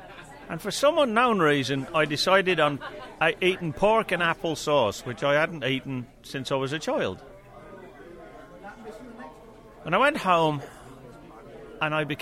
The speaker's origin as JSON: {"language": "English", "country": "Ireland", "said": "Being an Irishman and an electronics expert, and coming from a family in Ireland that had historical ties with the struggle for freedom"}